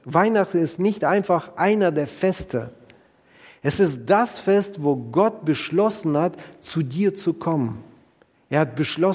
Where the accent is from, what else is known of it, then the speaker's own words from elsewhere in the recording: Kazakhstan; Wisst ihr, ich komme aus Kasachstan, ich bin in Kasachstan geboren